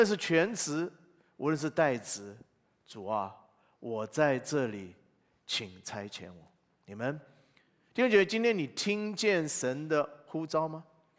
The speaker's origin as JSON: {"language": "Chinese", "country": "China", "said": "作为一个中国人，我们常常觉得很骄傲，"}